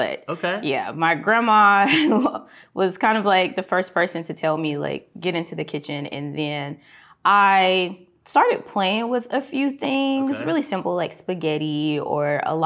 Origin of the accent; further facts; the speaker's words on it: Thomasville, North Carolina, United States; So I'm from Thomasville, North Carolina.